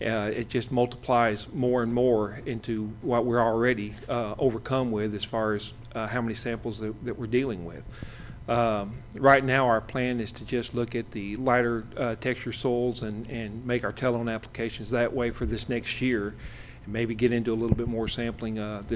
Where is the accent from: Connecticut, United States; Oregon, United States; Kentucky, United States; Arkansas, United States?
Arkansas, United States; Manila; I'm from Manila, Arkansas, and have a consulting business there in that area. It's in northeast Arkansas, extreme northeast Arkansas.